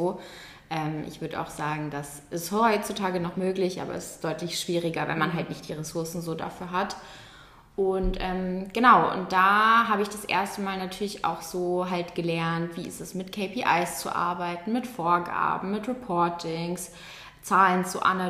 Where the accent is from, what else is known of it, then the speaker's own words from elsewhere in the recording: Munich, Bavaria, Germany; Also ich bin in München aufgewachsen, aber auch in keiner anderen deutschen Stadt gewohnt oder so. Bin dementsprechend dort auch zur Schule gegangen und habe dort studiert.